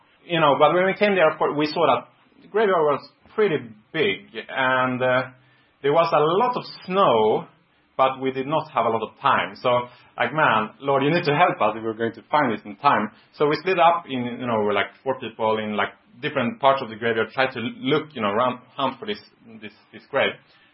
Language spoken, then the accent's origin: English; Florida, United States; because we came from Florida, so we didn't really have snow tires.